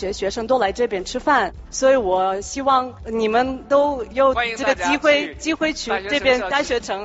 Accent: Russia; Chinese is a second language; now in China; 是留学生，我是来自俄罗斯。

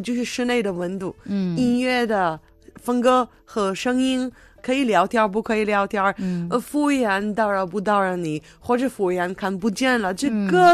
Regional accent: Israel; Chinese is a second language; 欢迎大家来收听，我是来自以色列的

